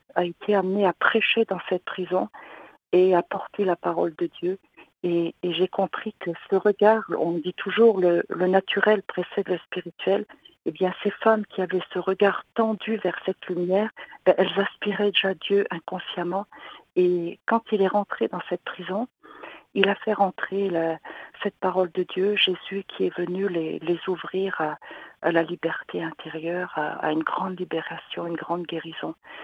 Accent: Grand Est, France; now in Colombier, France; Je suis de la Marne d'origine et ben, le Seigneur m'a implantée en Haute-Saône, dans un petit village à Colombier, en Haute-Saône

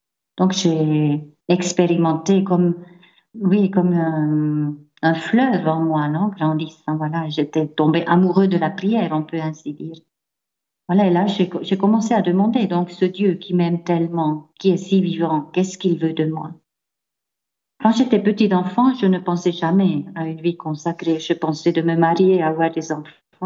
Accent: Bern, Switzerland; French is a second language; je viens de la Suisse alémanique, donc ma maman était protestante avant du mariage. Aussi, Berne est un lieu protestant, donc dans l'école, tout le monde était protestant, donc je me distinguais déjà par rapport à ça.

